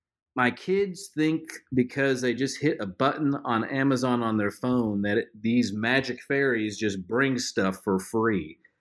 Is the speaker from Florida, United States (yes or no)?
yes; Florida, United States; hey, just know I grew up in South Florida in a neighborhood with a homeowners association.